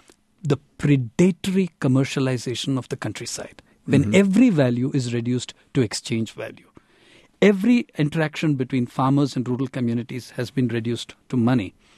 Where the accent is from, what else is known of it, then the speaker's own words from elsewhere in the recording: Andhra Pradesh, India; you have an election in Andhra Pradesh, my home state of 80 million people